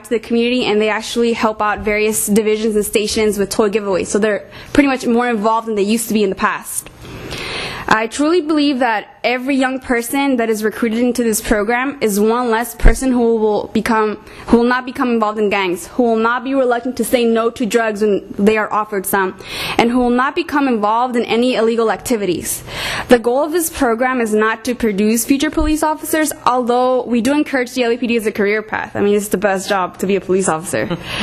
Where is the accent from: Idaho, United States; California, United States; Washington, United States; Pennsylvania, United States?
California, United States; Hollywood; the youngest of four children to hardworking Mexican immigrants. I have been born and raised in Hollywood, in an area where youth are often drawn to join gangs and to do drugs.